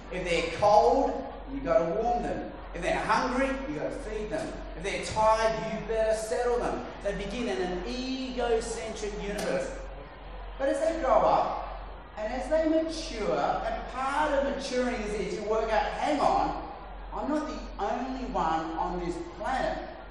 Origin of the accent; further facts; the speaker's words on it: Australia; when I was a child growing up in Australia